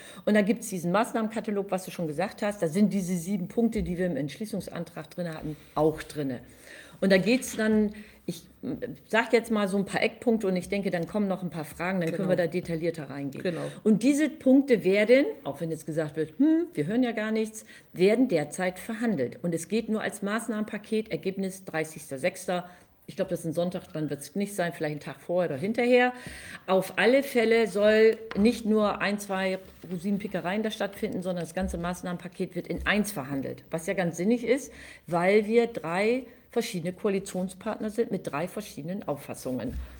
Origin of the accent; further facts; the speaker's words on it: Delmenhorst, Lower Saxony, Germany; Ich sage Moin. Also weiß man schon, ganz im Norden. Du hast ja schon gesagt, ich komme aus Delmenhorst, liegt in Niedersachsen, so zwischen Bremen und Oldenburg.